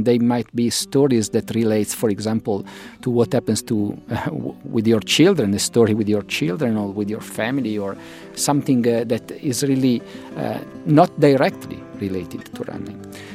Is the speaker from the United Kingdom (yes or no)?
no; Italy; English is a second language; as I said, I'm originally from Italy, and in my running, sometimes I have, I have some Italian songs.